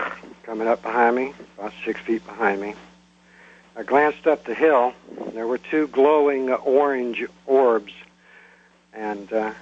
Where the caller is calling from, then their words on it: Hampton, United States; Hello, this is … I'm calling from Hampton.